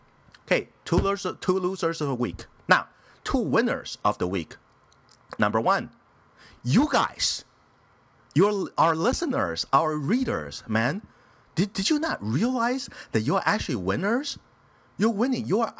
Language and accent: English; United States; I was like, excuse me, I'm American. Okay, forget I'm American.